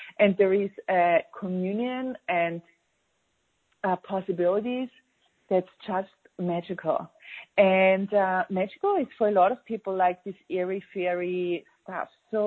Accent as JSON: {"language": "English", "country": "Austria", "said": "I'm from Austria, by the way, for everyone out there."}